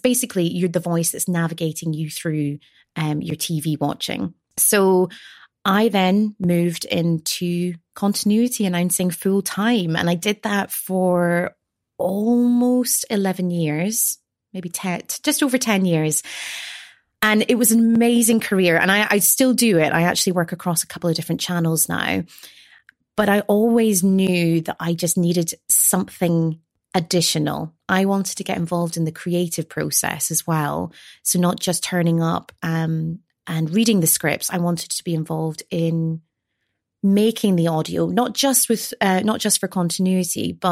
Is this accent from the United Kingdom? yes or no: yes; Scotland, United Kingdom; now in London, United Kingdom; I am Scottish, and I've been living down in London now for almost 13 years.